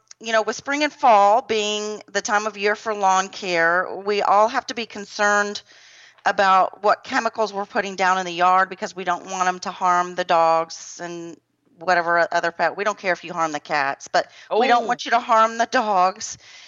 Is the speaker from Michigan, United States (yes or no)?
no; Fort Worth, Texas, United States; I am your host from Fort Worth, Texas. …